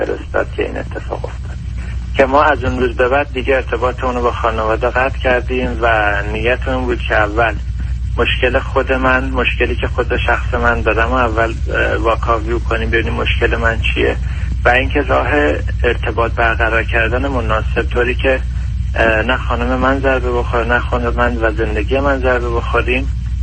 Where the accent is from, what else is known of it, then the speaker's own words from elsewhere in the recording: Iran; moved away as an adult; ما برنامه مهاجرت از ایران رو برام پیش اومد که از ایران فاصله گرفتیم و اومدیم خارج از کشور